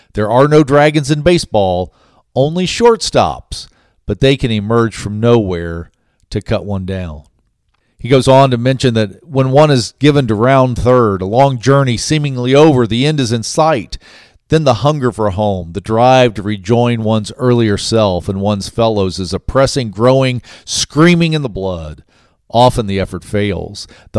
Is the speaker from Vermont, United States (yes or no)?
no; Ohio, United States; And I grew up in Ohio. I'm a big Cincinnati Reds fan.